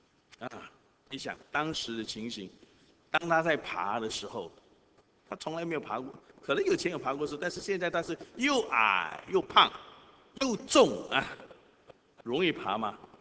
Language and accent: Chinese; Guangdong, China; 所以我们广东人有一句话，